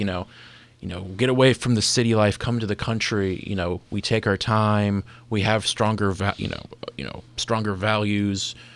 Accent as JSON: {"language": "English", "country": "United States", "said": "Yeah, maybe it just wasn't, as an American, we shouldn't expect that."}